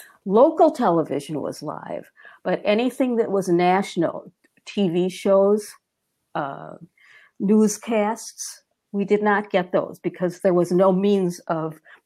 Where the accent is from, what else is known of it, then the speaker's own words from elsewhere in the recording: Milwaukee, Wisconsin, United States; also born or lived in Lake Mills, United States; now in California, United States; I grew up in Milwaukee, basically, okay, from the time I was about 10. But okay. I started out in Lake Mills, Wisconsin.